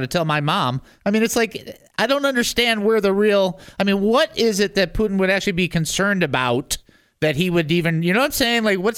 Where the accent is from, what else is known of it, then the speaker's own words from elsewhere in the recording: United States; And at that point, I remember as an American thinking, you know, you can't just keep picking on us.